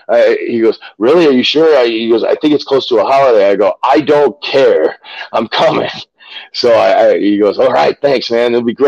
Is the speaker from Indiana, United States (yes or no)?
no; Chicago, Illinois, United States; I'm the guy from Chicago that is supposed to have a tryout match today.